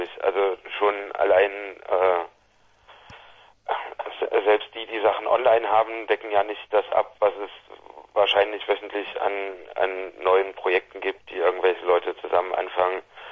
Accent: Hausdorf, Saxony, Germany; also ich komme direkt aus dem Dorf, aus Hausdorf

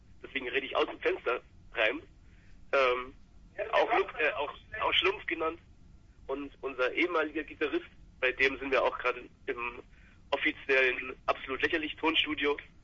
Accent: Munich, Bavaria, Germany; Ja, direkt aus München. Beziehungsweise Umland München.

